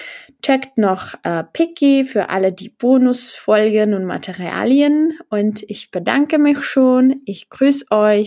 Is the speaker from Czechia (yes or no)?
yes; Ústí nad Labem, Ústí nad Labem Region, Czechia; also in meiner Heimatstadt gelebt, in Ústí nad Labem